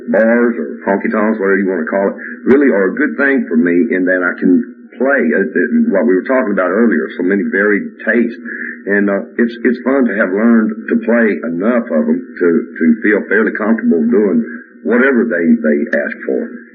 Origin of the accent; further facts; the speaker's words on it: Texas, United States; But things being like they were, I'm afraid I'm just a Texan, man. I really am not happy in any other part of the country.